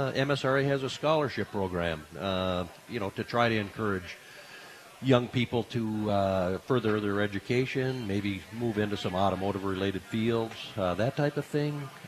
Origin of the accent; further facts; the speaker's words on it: Minnesota, United States; Yeah, up on the range.